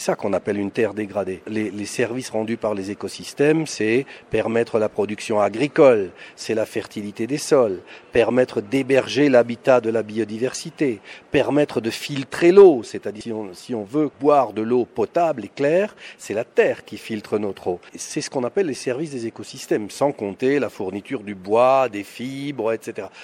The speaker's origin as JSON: {"language": "French", "country": "France", "said": "Moi, je suis français, j'habite Montpellier."}